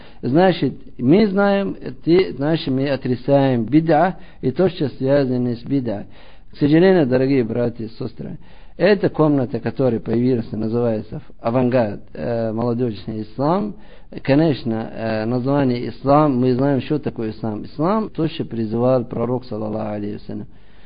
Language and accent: Russian; Russia; И я из России.